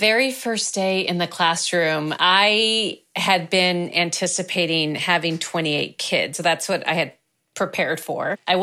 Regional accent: McAllen, Texas, United States; So I grew up in schools that, you know, were under-resourced, and I didn't realize that I went to Title I schools growing up.

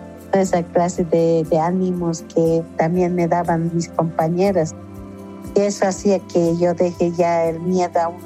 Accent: La Paz, Bolivia; con nuestra ropa aymara, tal cual somos la mujer boliviana, ¿no?, la chola paseña.

